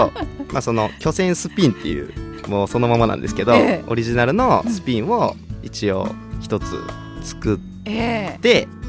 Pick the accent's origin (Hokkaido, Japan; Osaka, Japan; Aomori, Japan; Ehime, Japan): Ehime, Japan; この地元愛媛から、まあ、世界にこの魅力を発信していく